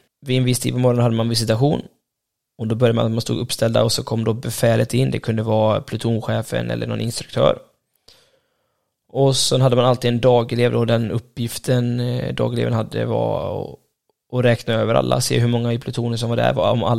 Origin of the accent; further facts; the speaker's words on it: Borås, Västra Götaland County, Sweden; Och jag var född och uppvuxen i Boråstrakten, så för mig var det ganska långt bort.